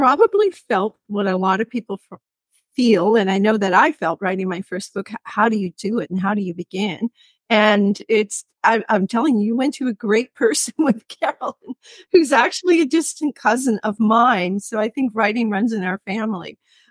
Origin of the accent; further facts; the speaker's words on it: Grand Falls-Windsor, Newfoundland and Labrador, Canada; because I'm from the same area. I grew up in Grand Falls. Back in the day, they were Grand Falls and Windsor.